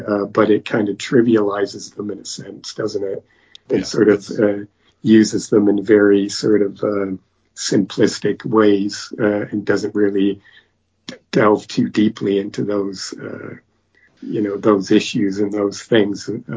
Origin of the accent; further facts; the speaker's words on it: Canada; now in United Kingdom; especially here in the UK, because obviously, I'm Canadian originally